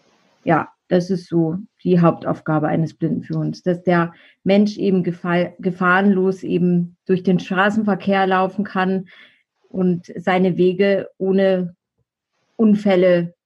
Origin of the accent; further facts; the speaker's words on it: Münster, North Rhine-Westphalia, Germany; born there; now in Neuburg an der Donau, Germany; Geboren bin ich in Münster, wohne in dem wunderschönen Bayern in Neuburg an der Donau.